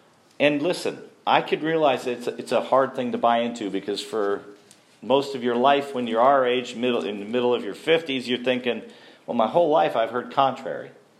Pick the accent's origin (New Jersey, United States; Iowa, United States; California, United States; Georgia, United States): New Jersey, United States; born there; God forbid I was from New Jersey, too, okay? Don't tell too many people. So technically, I'm still a New Jerseyite, whatever you call someone born in New Jersey.